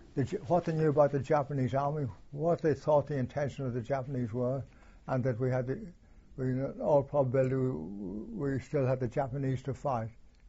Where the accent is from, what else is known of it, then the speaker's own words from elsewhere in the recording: Smethwick, West Midlands, United Kingdom; Back in my hometown, I went to see my mum and dad and my brothers and sisters at Smethwick, yes.